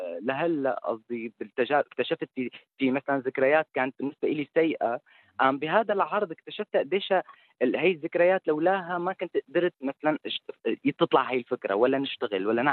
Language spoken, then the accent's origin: Arabic; Syria; بالأخير نحن ما بدي قلك كسوريين بس كسوريين